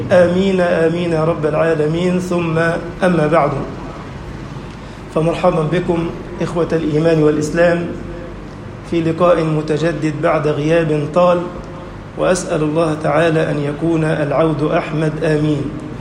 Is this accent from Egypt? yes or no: yes; Egypt